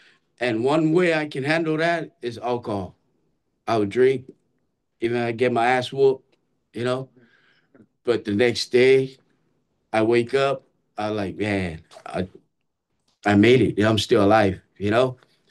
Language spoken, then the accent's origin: English; Hawaii, United States; moved away; I grew up, born and raised in Hawaii. Came here for a better education, but I ended up gangbanging.